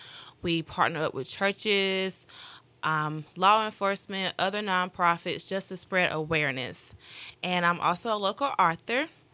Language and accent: English; Snow Hill, North Carolina, United States; now in Greenville, United States; I'm from Greenville. Uh-huh. I stay there now, but I'm originally from Snow Hill, North Carolina.